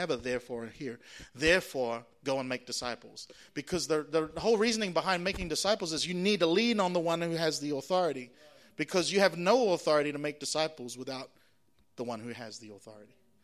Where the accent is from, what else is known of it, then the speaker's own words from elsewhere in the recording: Singapore; So I come from Singapore, which is the land of mathematics. We're pretty onto it with maths in Singapore.